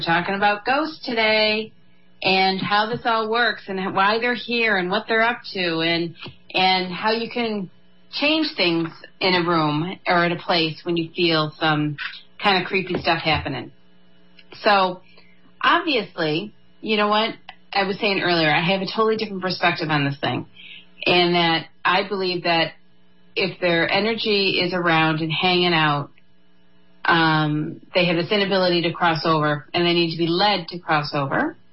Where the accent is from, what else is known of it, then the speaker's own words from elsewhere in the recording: United States; the second one is you have to take your kids to Washington, D.C., as being an American, right?